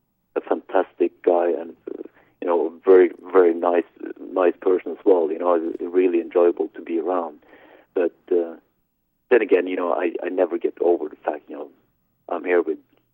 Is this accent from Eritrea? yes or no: no; Norway; English is a second language; Living in my hometown of Norway, I think that gives me a very healthy perspective on all this.